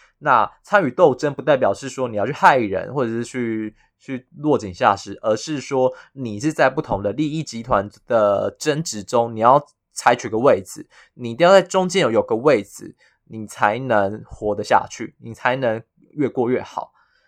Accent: Yunlin County, Taiwan; 所以我上上周呢就请三天假，就三天假先回云林我老家了

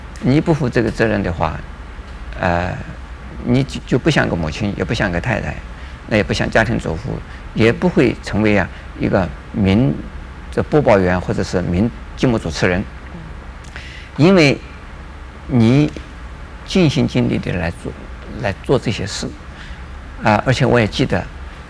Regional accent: China; 这是像我们中国人所说的自古耕耘

